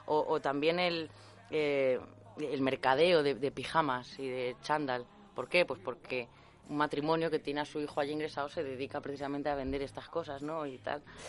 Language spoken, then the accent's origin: Spanish; Segovia, Castile and León, Spain; Yo que encima vengo de Castilla y León, de Segovia